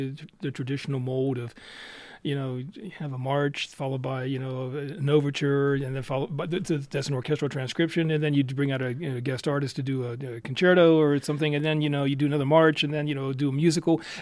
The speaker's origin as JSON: {"language": "English", "region": "Pennsylvania", "country": "United States", "said": "I'm from Pennsylvania."}